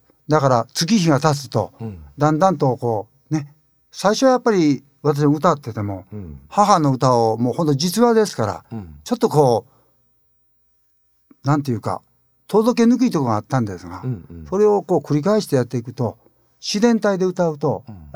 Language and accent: Japanese; Wakayama, Japan; これ和歌山県警、はい、僕の出身の、